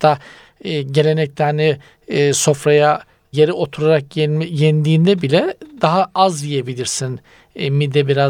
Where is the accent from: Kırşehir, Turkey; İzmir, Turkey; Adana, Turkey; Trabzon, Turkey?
Trabzon, Turkey; Bizim köy Trabzon'un zirve dağları. Daha yukarıda dağ yok yani.